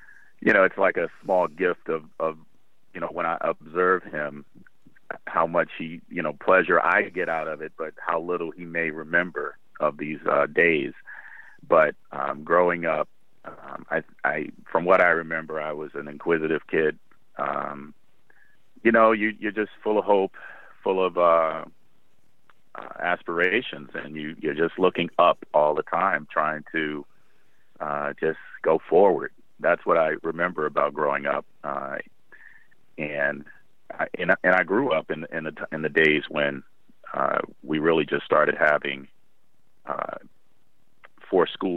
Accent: Washington, D.C., District of Columbia, United States; born there; Well, I was born in the Washington, D.C. metropolitan area.

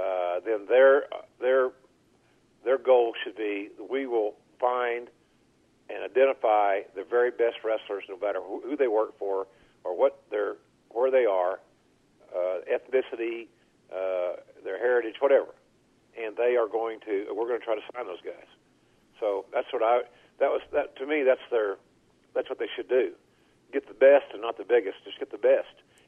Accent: Oklahoma, United States; I grew up in the Leroy McGurk territory in Oklahoma as a kid watching TV

